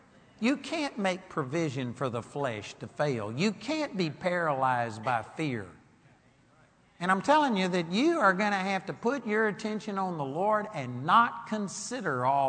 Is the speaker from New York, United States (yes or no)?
no; Arlington, Texas, United States; I grew up over here in Arlington, Texas